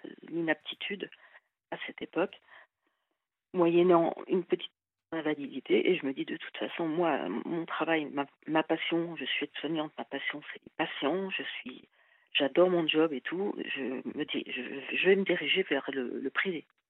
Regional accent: Grand Est, France; Je suis du Grand Est.

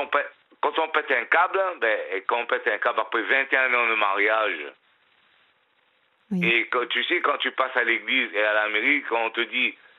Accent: Réunion; accent: Réunionese; Et parce que je suis d'origine de l'île de La Réunion, hein, je suis réunionnais.

